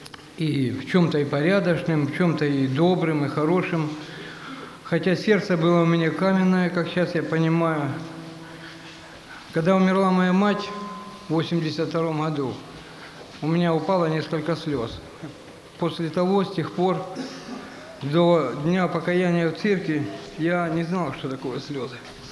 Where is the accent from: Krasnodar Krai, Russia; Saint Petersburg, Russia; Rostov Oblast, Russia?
Rostov Oblast, Russia; Novocherkassk; я из Новочеркасска. Мне 48 лет.